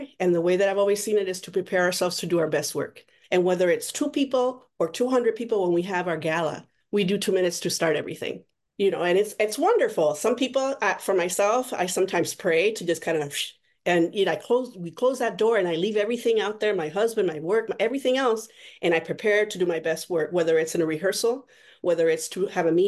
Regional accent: Puerto Rico; moved away as an adult; now in United States; I'm from Puerto Rico. I'm originally from Puerto Rico. I came to Minnesota to study at McAllister

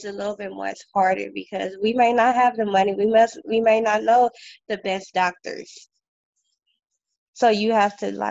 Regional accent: United States; I did feel something different, me being African American and a black woman going through this.

